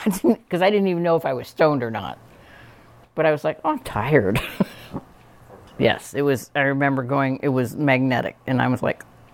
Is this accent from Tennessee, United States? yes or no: no; New York, United States; Well, see, growing up in New York in that era, it was W.A. Beetle C on the radio.